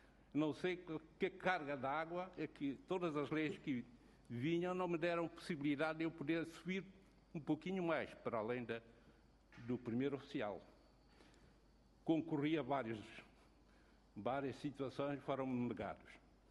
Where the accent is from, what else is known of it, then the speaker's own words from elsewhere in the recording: Timor-Leste; born there; sou timorense, nascido em Timor, mas o meu coração é português.